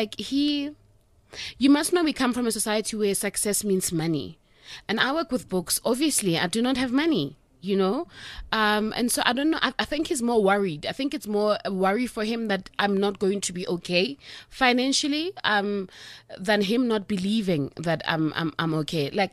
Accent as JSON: {"language": "English", "country": "South Africa", "tie": "born or raised there", "lives_now": "Johannesburg, South Africa", "said": "I mean, I came to Joburg and everyone was talking about Sweet Valley High. I'm like, guys, I grew up in Milson Boon. What is this?"}